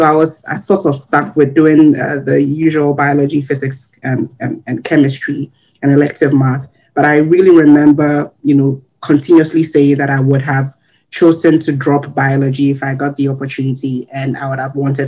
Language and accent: English; Koforidua, Eastern Region, Ghana; So I grew up in Ghana, Koforidua to be precise. Koforidua is still a peri-urban community. So it's in between a rural and urban setting.